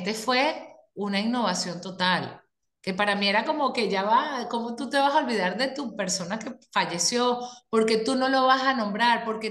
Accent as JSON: {"language": "Spanish", "country": "Venezuela", "said": "soy venezolano"}